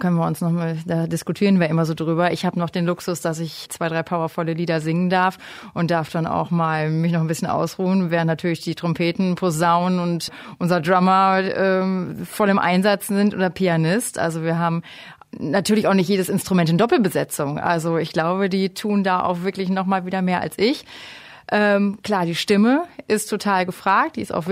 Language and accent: German; Lübbecke, North Rhine-Westphalia, Germany; Ich komme aus Lübbecke. Also Kreis Minden-Lübbecke, ein bisschen angereist hierhin